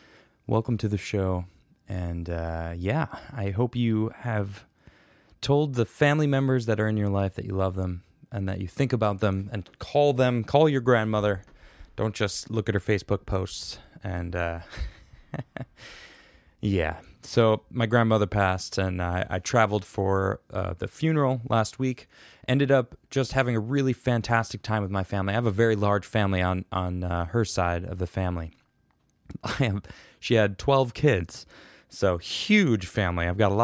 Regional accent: Midwest, United States; I grew up with cicadas. I grew up in the Midwest.

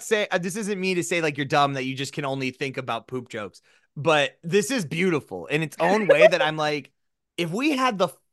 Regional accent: South Dakota, United States; when I at least say I'm from South Dakota, which usually gets like, oh, wow, and you made it, you got out?

